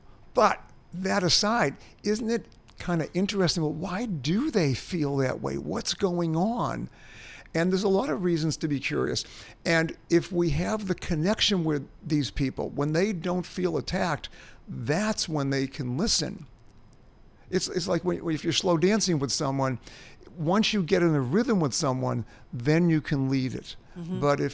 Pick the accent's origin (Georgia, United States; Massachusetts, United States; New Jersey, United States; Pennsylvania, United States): Massachusetts, United States; Boston; I grew up in Boston. I don't know what it's like to grow up in Asia or Africa.